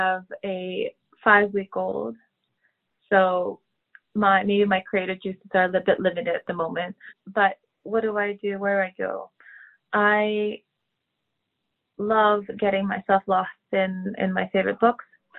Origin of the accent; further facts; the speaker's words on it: Philippines; I'm originally from the Philippines